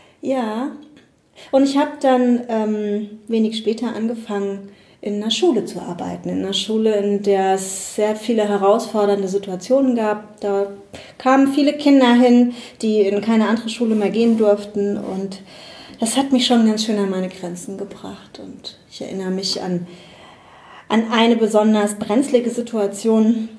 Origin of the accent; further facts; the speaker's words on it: Bad Brücken, Rhineland-Palatinate, Germany; Ich komme aus dem kleinen Ort Bad Brücken, der ist in der Nähe von Bad Kreuznach und Bad Kreuznach liegt ganz grob so in Mainz-Bingen die Ecke.